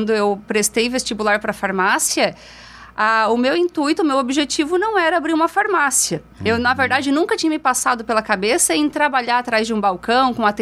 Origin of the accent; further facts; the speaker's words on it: Criciúma, Santa Catarina, Brazil; born there; E nasci em Criciúma, na verdade, né, Moro? Nasci em Criciúma em 81. Meus pais moravam lá na época, né?